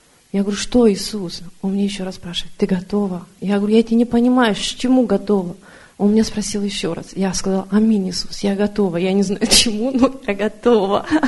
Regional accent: Germany; я тоже из Германии.

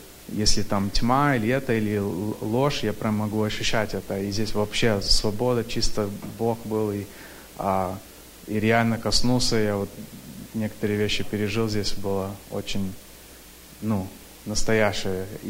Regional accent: Sacramento, California, United States; я из Сакраменто. Я как-то вырос в баптистском, как, ну, религии

